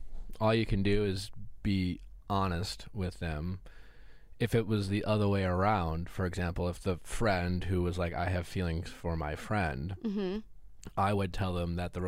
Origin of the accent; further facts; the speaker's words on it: Milwaukee, Wisconsin, United States; I'm from Milwaukee.